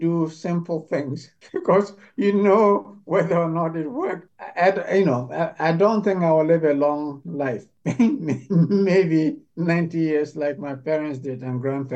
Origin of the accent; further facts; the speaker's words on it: Ghana; I grew up in Ghana